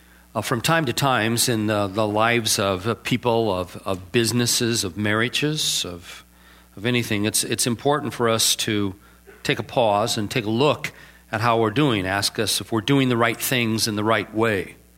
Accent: Indiana, United States; moved away as an adult; now in Arizona, United States; I was born and raised in Porter County and then moved to Arizona. And so all my life until the age of 41, I didn't have to put up with this insanity.

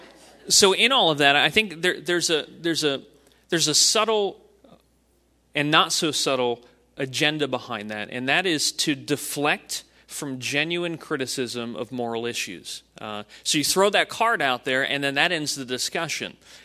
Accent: New Jersey, United States; I just had a guy that I grew up with in Jersey just this week drop that card on my lap

